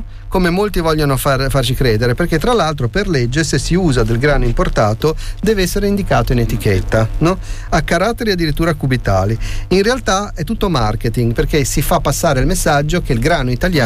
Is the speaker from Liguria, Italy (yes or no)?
yes; Genoa, Liguria, Italy; a Genova, io sono genovese, siamo orgogliosissimi